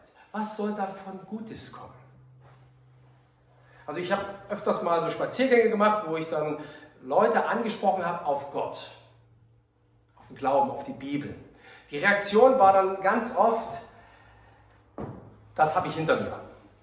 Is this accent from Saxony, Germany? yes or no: yes; Bernstadt, Saxony, Germany; Ich komme ja aus Bernstadt. Bernstadt liegt in der Oberlausitz, also kurz vor der polnischen Grenze